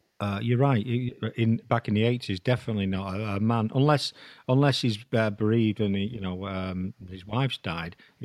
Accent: Eccles, North West England, United Kingdom; I'm from Eccles, so not a million miles away from where you grew up

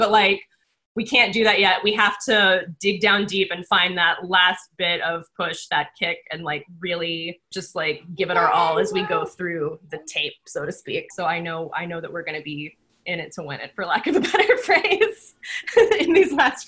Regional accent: Texas, United States; moved away; also born or lived in New York; I grew up in Texas where it was very red when I last was able to vote there. And then I lived in New York where it was always very blue. And now I'm in Oregon

